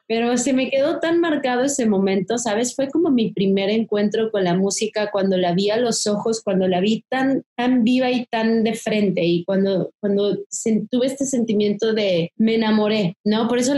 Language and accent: Spanish; Mexico; esto tan bonito que tenemos como mexicanos y de la cotidianidad también del ser mexicano